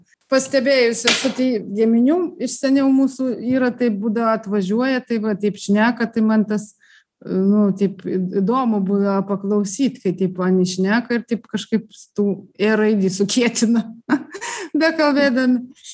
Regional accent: Aukštaitija, Lithuania; Mes aukštaičiai tą neturim, aš biškį vat toj vietoj žemaičiam pavydžiu.

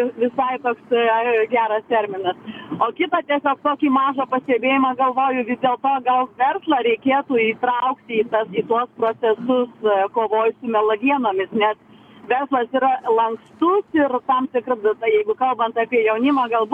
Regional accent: Vilnius, Vilnius County, Lithuania; esu iš Vilniaus.

